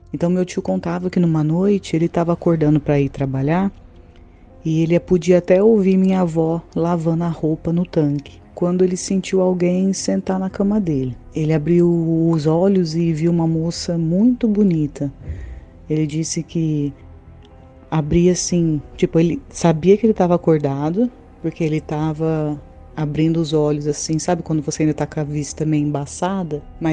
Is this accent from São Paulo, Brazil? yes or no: yes; São Paulo, Brazil; sou do interior de São Paulo